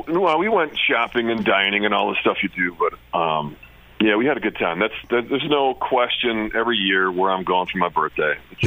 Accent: Louisville, Kentucky, United States; to the fishing world, I'm that guy from Louisville because I was on Kentucky Afield.

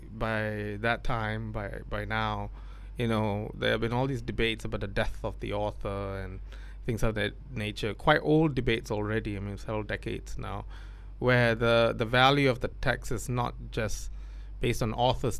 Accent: Malaysia; I am Malaysian, that I have been shaped by the history of Malaysia, which includes this entanglement with the British Empire and things British

